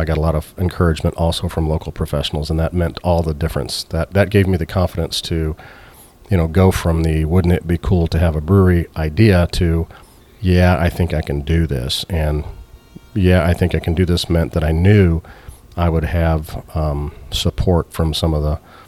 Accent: Missouri, United States; This is my hometown. I mean, I grew up here, and I was very determined to do it in my home community.

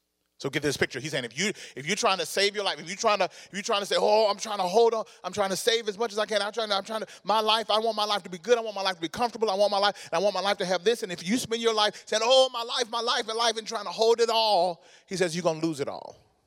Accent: Mississippi, United States; And, you know, we grew up in Mississippi in a black community.

